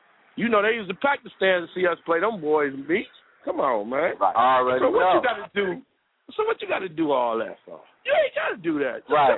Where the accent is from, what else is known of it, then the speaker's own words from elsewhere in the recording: Cleveland, Ohio, United States; Nah. I'm from Cleveland. He's from Akron.